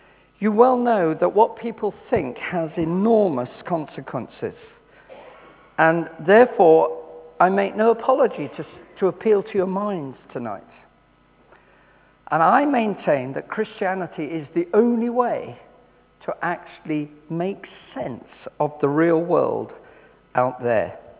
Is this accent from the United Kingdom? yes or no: yes; England, United Kingdom; I'm English, so I have to be careful because there was a certain game a few days ago.